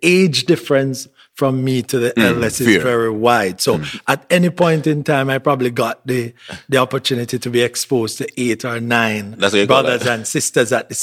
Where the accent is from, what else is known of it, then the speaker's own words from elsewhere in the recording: Springfield, Saint Elizabeth, Jamaica; So I'm from Springfield, St. Elizabeth. This is in the north of St. Elizabeth.